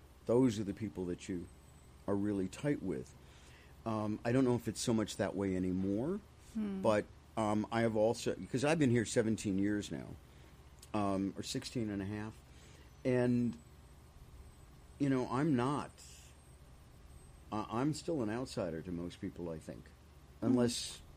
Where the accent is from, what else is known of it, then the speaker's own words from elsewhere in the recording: Minneapolis, Minnesota, United States; I grew up in Minneapolis